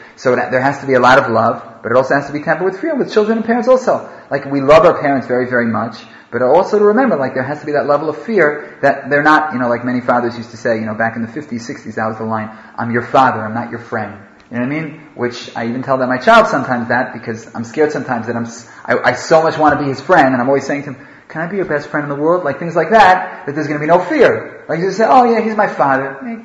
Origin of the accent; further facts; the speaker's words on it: Manhattan, New York, United States; also born or lived in Oklahoma; I'm from Manhattan, you know what I mean? The whole world for me is Oklahoma. Anything out of Manhattan is Oklahoma. So I used to live in Oklahoma